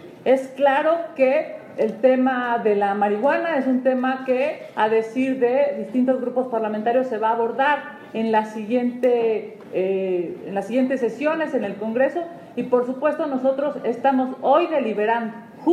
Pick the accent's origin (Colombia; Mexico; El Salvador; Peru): Mexico; Mexico City; Es un privilegio vivir en Yucatán, y se los digo como chilanga.